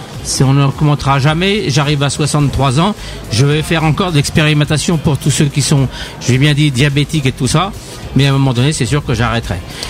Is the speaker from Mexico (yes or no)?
no; Brittany, France; quand vous venez chez nous en Bretagne